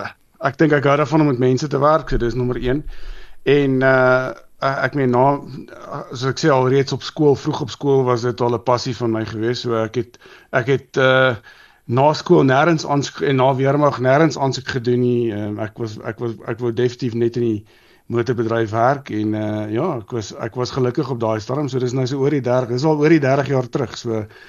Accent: Pretoria, Gauteng, South Africa; also born or lived in Middle East; ek is getoe en gebore in Pretoria en ek het hier skool gegaan en gestudeer en ek was so paar jaar, so amper 7 jaar oor see ook gewees. Ek het in die Midde-Ooste gewerk

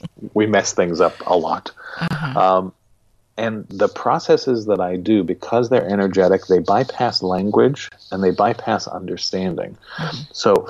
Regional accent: England, United Kingdom; one of the vows I made years ago is I'm an Englishman.

